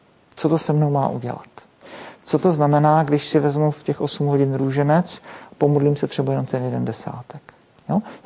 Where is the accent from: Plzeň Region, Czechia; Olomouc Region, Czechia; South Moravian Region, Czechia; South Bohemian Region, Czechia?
South Moravian Region, Czechia; Já na jedné straně jsem z Jižní Moravy